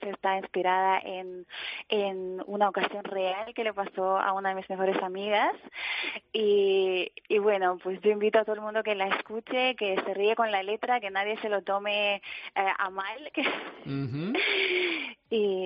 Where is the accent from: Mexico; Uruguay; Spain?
Spain; Cartagena, Region of Murcia; accent: not Murcian; also born or lived in Lithuania / Dublin / England; now in Madrid, Spain; yo soy de Lituania, pero me he medio terminado de criar en Cartagena, anda, aunque no tenga el acento murciano. Y después viví fuera, viví en Dublín, viví en Inglaterra y ahora estoy viviendo en Madrid.